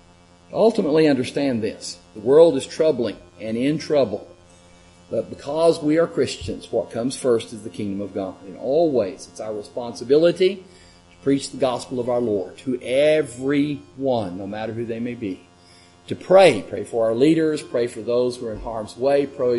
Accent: Fort Worth, Texas, United States; I am not an American. That's my second. Third, maybe a Texan. Fourth, maybe a Fort Worthian.

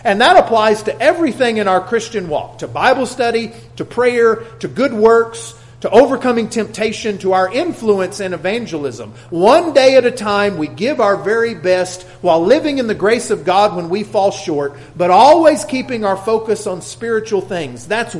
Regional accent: Texas, United States; Again, I grew up in West Texas and my family has a bunch of land out there.

